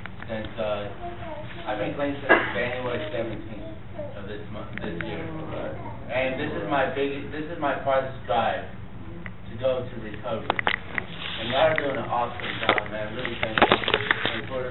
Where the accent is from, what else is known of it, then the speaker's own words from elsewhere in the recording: Austin, Texas, United States; I'm from Austin, Texas, from Miracle Solutions.